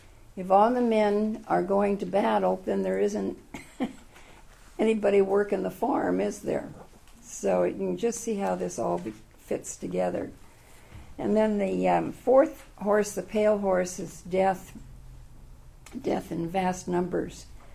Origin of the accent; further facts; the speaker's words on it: Oakland, California, United States; I remember as a child growing up in Oakland